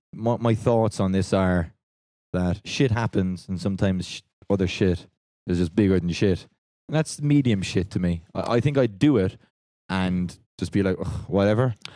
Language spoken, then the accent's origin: English; Ireland; I think being Irish, you know, that luck of the Irish thing might work today.